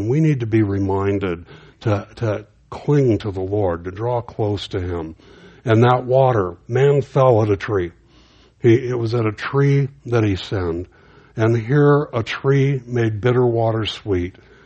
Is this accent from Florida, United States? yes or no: no; Los Angeles, California, United States; And you know, growing up in East L.A., I mean, I was used to stuff.